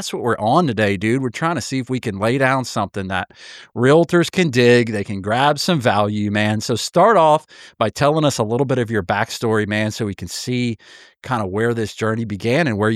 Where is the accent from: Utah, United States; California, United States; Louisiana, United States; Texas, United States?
Louisiana, United States; Lafayette; I am a realtor from Cajun Country, Lafayette, Louisiana.